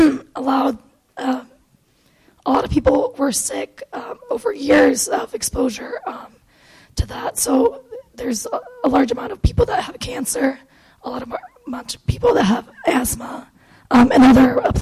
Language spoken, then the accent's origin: English; Puerto Rico; So I'm from Puerto Rico, and I've done some stories there.